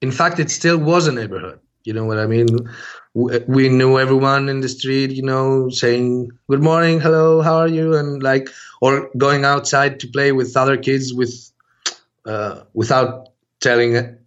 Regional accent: Athens, Attica, Greece; born or raised there

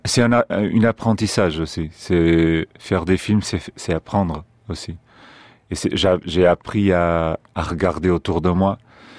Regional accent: Portugal; Je viens du Portugal

